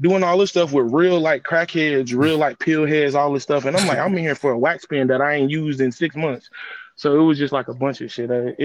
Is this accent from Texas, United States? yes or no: no; Florida, United States; I feel like I knew I was going to be a Florida guy. I didn't want to leave my home state.